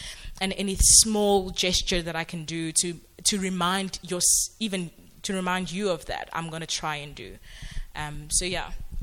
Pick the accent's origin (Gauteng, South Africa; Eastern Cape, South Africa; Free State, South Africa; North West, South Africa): North West, South Africa; Klerksdorp; I grew up in Klerksdorp and I went to Afrikaans primary school, high school, so most of my friends are white.